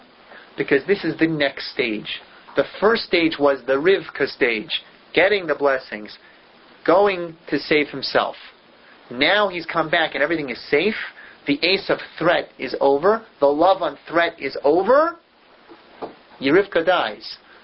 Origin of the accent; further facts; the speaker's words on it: Philadelphia, Pennsylvania, United States; I grew up in Philadelphia.